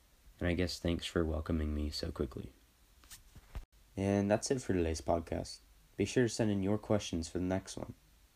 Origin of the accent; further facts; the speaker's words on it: Hawaii, United States; also born or lived in North Carolina; now in Australia; So, I was born in Hawaii, but I've lived many places in the United States. The longest of those being North Carolina for 6 years. So, that's where I tell people I'm from. But if you want to be technical about it, I'm from Hawaii.